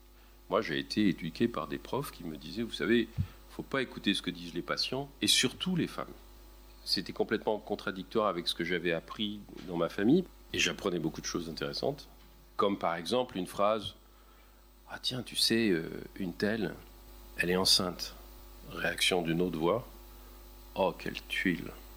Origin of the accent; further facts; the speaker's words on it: Algiers, Algiers Province, Algeria; born there; je suis né à Alger.